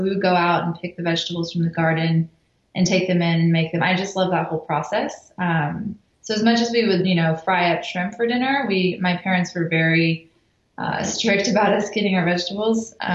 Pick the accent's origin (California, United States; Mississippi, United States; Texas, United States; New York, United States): Texas, United States; Taft; Well, I grew up in South Texas in a very small town near Corpus Christi called Taft.